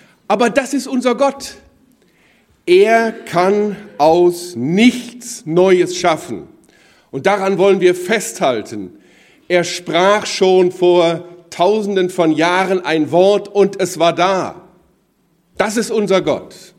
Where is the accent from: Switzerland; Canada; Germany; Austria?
Germany; Wuppertal, North Rhine-Westphalia; ich komme ja eigentlich aus Wuppertal, da bin ich geboren.